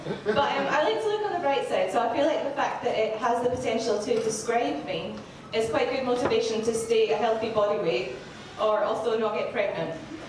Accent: Glasgow, Scotland, United Kingdom; now in Southampton, United Kingdom; in case you can't tell from my accent, I'm from Glasgow, and I moved here to Southampton

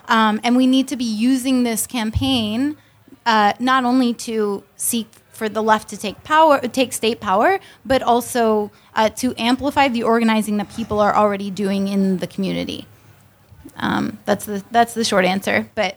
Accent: Colombia; Because I'm from Colombia.

